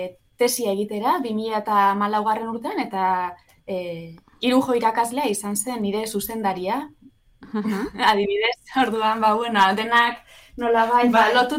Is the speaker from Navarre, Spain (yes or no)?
no; Galdakao, Basque Country, Spain; Ni Galdakostarra, Galdakokoa, Bizkaitarra.